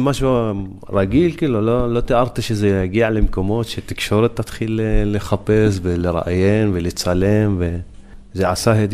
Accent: Northern District, Israel; now in Tira, Israel; גדלתי במקור בצפון עד שנת 95, ו-95 עברתי לטירה לאזור המרכז.

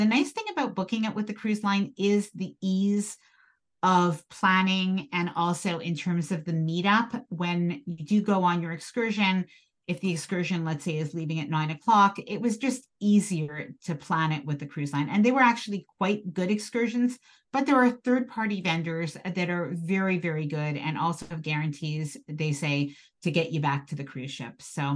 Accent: Canada; so I'm from Canada.

